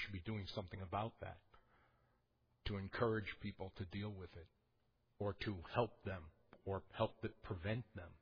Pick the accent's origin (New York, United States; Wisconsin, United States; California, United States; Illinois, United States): New York, United States; New York City; When I was growing up in New York City, Times Square was a hellhole.